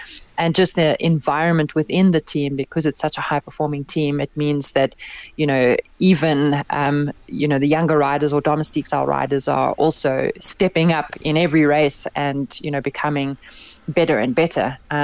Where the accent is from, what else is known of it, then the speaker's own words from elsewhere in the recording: South Africa; You know, being a South African rider, I have the luxury of not having to perform to be selected for the Olympic Games